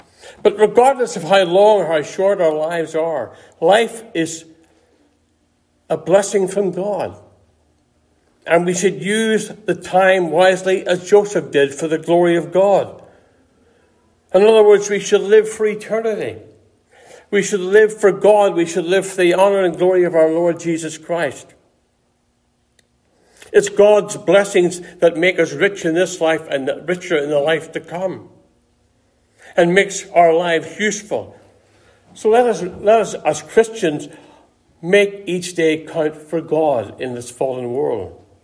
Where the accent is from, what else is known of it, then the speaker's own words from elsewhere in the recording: Ireland; now in United States; When I look back in my life as a little boy growing up in Ireland